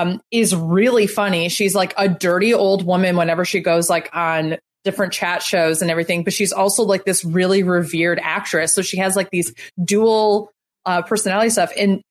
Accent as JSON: {"language": "English", "country": "United States", "said": "Granted, I'm an American, like, blah, blah, blah."}